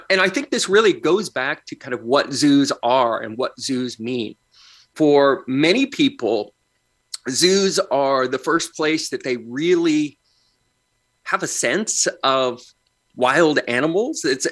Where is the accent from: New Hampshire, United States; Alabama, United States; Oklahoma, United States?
Oklahoma, United States; Tulsa; In my hometown of Tulsa, we had a giraffe that died in 2009 after suffering a broken neck in transit.